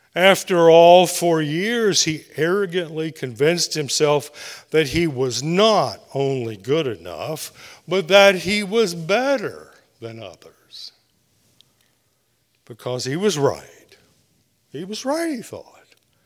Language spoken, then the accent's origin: English; Shady Spring, West Virginia, United States; Growing up in Shady Spring, I think every worship service ended with this song.